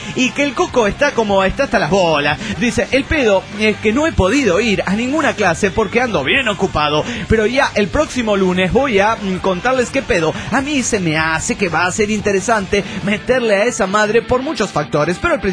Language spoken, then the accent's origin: Spanish; Tucumán, Argentina; de Tucumán.